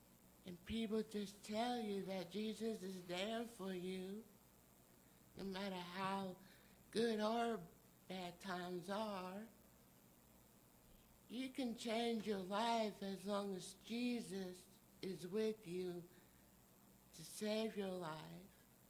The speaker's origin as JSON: {"language": "English", "region": "South Carolina", "country": "United States", "said": "I'm from Fort South Carolina."}